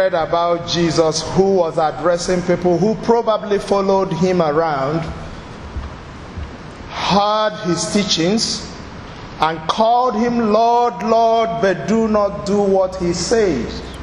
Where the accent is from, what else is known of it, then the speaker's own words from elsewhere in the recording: Nigeria; Sorry for my accent. I hope you can cope. I'm a Nigerian.